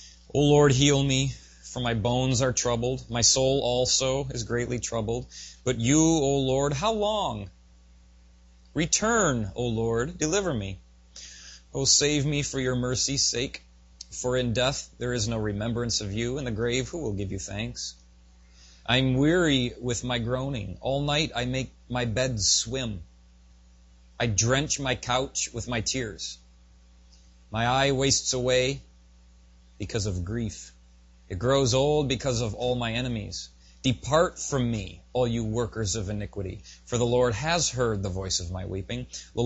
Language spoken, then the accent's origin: English; Pepin, Wisconsin, United States; I grew up in the Pepin, Wisconsin area, Lake Pepin. It's on the Mississippi River.